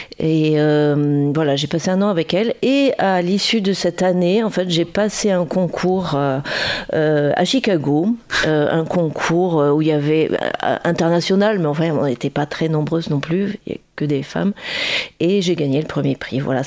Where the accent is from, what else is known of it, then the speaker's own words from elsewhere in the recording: La Rochelle, Nouvelle-Aquitaine, France; Alors, je suis née à La Rochelle, je suis une vraie fille de La Rochelle, mais je n'ai pas fait mes études ici à La Rochelle.